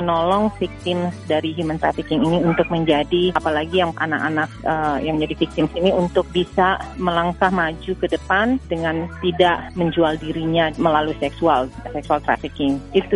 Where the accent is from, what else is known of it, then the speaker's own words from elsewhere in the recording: Portland, Oregon, United States; Kita dari Portland, Oregon diundang dapat tiket untuk menghadiri acara pelantikannya.